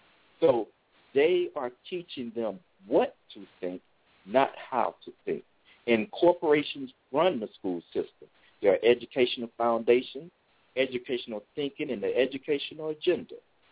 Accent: the South, United States; I grew up in the South. We knew nothing about black history.

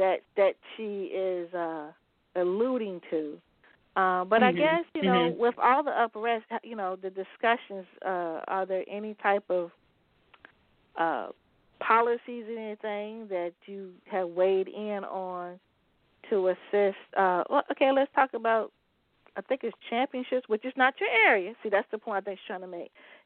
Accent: Virginia, United States; Yeah, I mean, again, I'm from Virginia.

